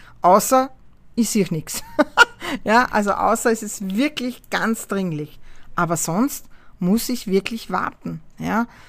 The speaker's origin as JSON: {"language": "German", "country": "Austria", "said": "Bei uns in Österreich"}